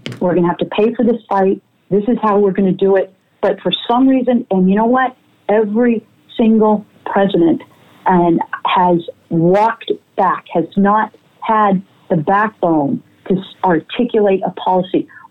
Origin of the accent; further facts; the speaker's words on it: United States; So I am firmly an American in the United States.